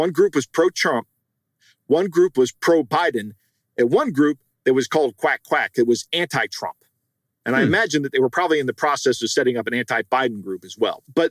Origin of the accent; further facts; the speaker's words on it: United States; And frankly, I'm speaking as an American here, but that's just un-American, right?